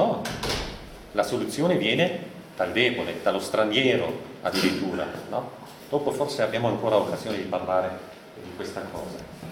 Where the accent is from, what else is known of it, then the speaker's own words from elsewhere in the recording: Germany; Però io come tedesco, nell'Italia del Sud, no?